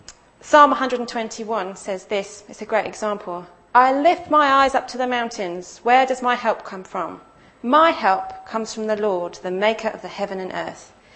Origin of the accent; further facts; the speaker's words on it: East of England, United Kingdom; I grew up in Essex, and it's clay soil.